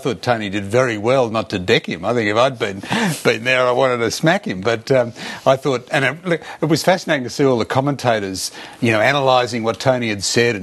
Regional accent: Australia; And I thought, as an Australian, a terrific show of our democracy

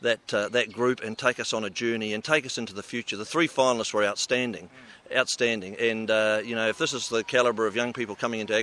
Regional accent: New Zealand; I'm a Kiwi

